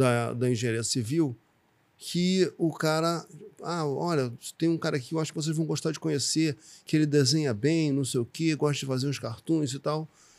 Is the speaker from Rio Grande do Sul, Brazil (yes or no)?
no; Rio de Janeiro, Brazil; Sou da Vila da Penha, uh-huh.